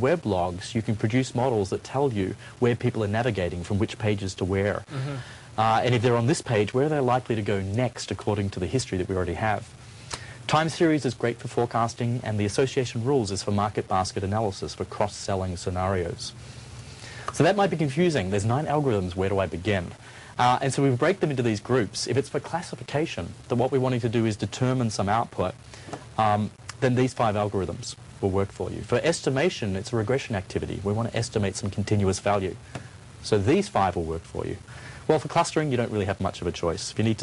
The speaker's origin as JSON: {"language": "English", "country": "Australia", "said": "Well, I've got to say I'm Australian. We can drink at 18."}